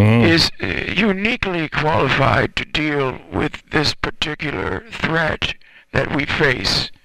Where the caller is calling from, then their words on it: Sun City, Florida, United States; I'm calling from Sun City, Florida.